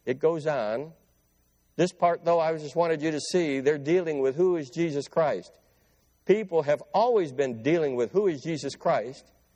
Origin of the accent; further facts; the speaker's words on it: Flat Rock, Michigan, United States; I grew up right in Flat Rock, right between Dearborn and Toledo.